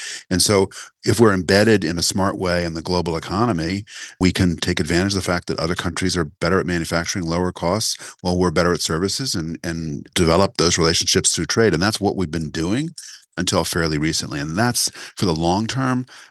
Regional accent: United States; As an American, to watch this happen is horrifying.

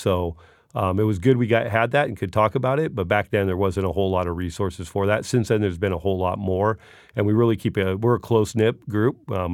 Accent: Los Angeles, California, United States; I grew up in Los Angeles, so I know what big buildings and skyscrapers are like.

